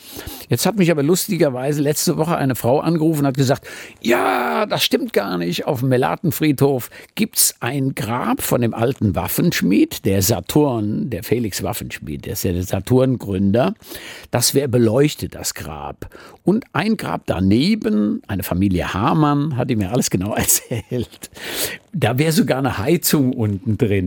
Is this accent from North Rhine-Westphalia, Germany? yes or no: no; Bad Kreuznach, Rhineland-Palatinate, Germany; born there; Ich bin tatsächlich da geboren, nicht genau in Bad Kreuznach, sondern in einem Vorort, der heißt Guldenthal. Und ich kenne eigentlich jedes Kaff